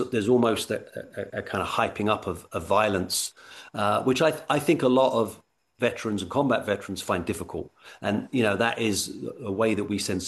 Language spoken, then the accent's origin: English; England, United Kingdom; now in United States; And I'm an American now, but I'm originally from England.